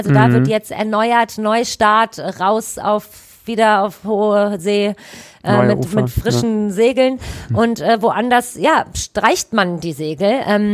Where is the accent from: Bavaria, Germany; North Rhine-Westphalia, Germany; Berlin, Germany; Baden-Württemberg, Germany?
North Rhine-Westphalia, Germany; Düsseldorf; Und diese spanische Gasse wäre jetzt für mich als Düsseldorferin gar nicht so in meinem Portfolio